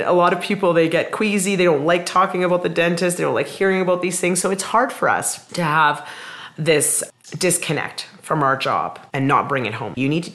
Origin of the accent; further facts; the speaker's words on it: Spruce Grove, Alberta, Canada; Like I'm from Spruce Grove, Alberta, and again, another small town, and it grew so big.